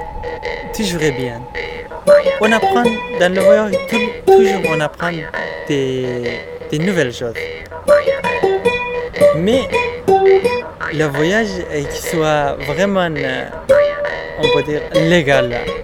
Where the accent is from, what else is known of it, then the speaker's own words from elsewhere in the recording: Iran; also born or lived in Afghanistan; now in France; c'est 3 ans et 2 mois, quelque chose comme ça, j'habite en France. Je viens d'Afghanistan. Je suis né en Afghanistan, mais je n'ai pas vécu. J'ai grandi en Iran.